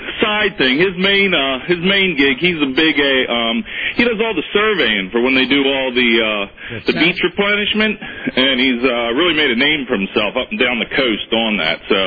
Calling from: Ocean City, Maryland, United States; Dan, I'm calling from Ocean City.

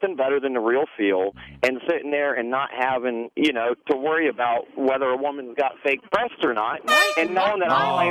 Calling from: Fredericksburg, Virginia, United States; Fredericksburg, Virginia.

